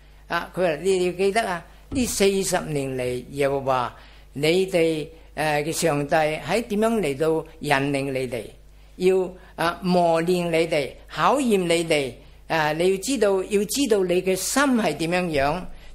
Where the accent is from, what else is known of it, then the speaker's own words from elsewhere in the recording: Chaozhou, Guangdong, China; Cantonese is a second language; also born or lived in Hong Kong / England; 可能大家唔知道我係潮州人嚟噶。誒、近嚟學喺廣東話香港學嘅，去到英國咧就係講英文，咁咧我而家都亂曬龍。